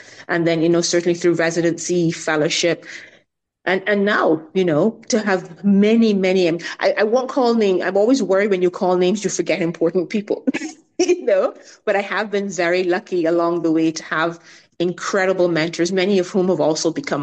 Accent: Barbados; I've spoken about family. I've spoken about growing up in Barbados.

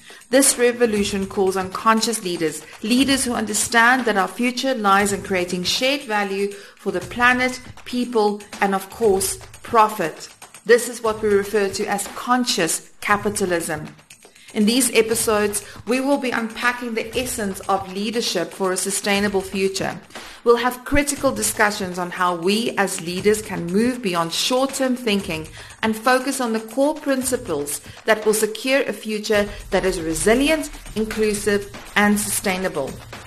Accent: South Africa; we're from South Africa

